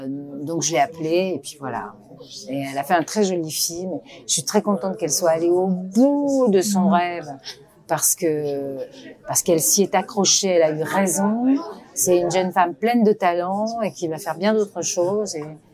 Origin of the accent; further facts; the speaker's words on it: South, France; je pense que moi, je suis du Sud.